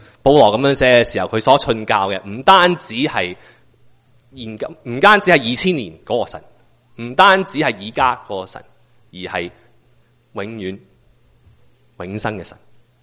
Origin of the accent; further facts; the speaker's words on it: Canada; 我因为我加拿大人，我喜欢做运动